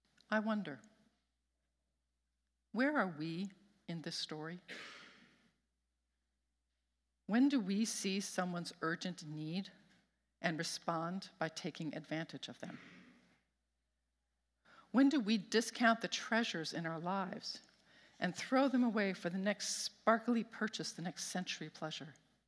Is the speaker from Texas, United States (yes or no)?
no; New York City, New York, United States; Now, I grew up in Brooklyn, where cement ruled, trees were stunted, and grass was a fantasy.